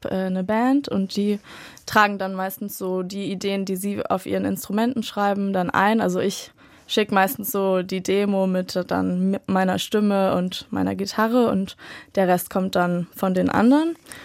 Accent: Berlin, Germany; bin queerer Indie-Artist aus Berlin. Ich bin 25 Jahre alt und ich bin gebürtige Berlinerin und habe auch mein ganzes Leben lang hier gewohnt.

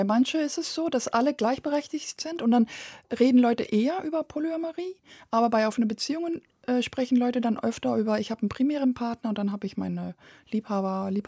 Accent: Belgium; Ich bin ja in Belgien groß geworden

